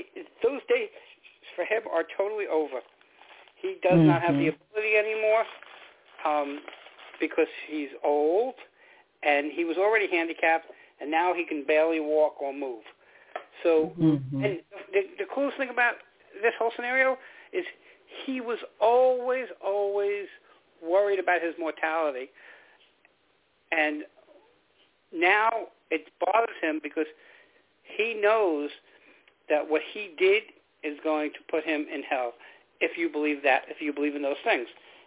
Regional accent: New York, United States; also born or lived in New Jersey; But you're right, I am from New York and New Jersey. Those were my areas.

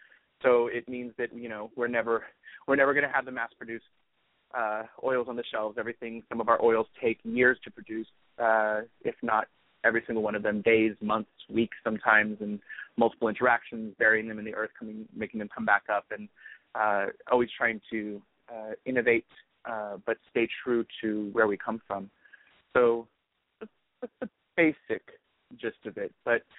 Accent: Los Angeles, California, United States; So I grew up in Los Angeles. My mother's family is Mexican. My father's family is a lovely blend of Western European.

